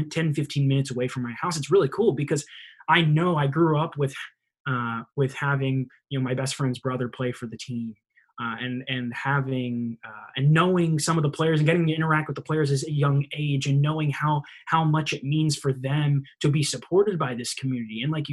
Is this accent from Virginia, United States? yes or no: yes; Newport News, Virginia, United States; I'm from Newport News, and I grew up going to Pilots games in Hampton